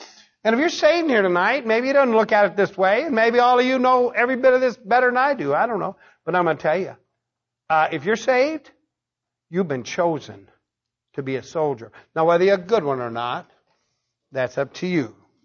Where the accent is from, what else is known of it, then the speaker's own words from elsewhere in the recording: United States; I'm an American. I got problems, but we're going to work through them. That's the way I was raised